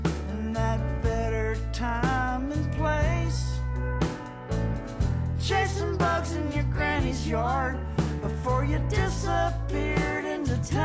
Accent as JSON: {"language": "English", "region": "Alabama", "country": "United States", "tie": "born or raised there", "said": "I mean, I grew up in Alabama"}